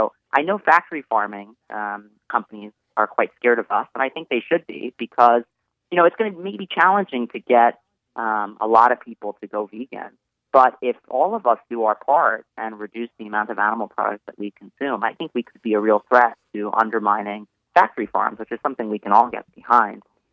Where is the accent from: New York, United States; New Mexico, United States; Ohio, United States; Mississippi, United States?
New York, United States; Staten Island; But I know my parents, you know, growing up in Staten Island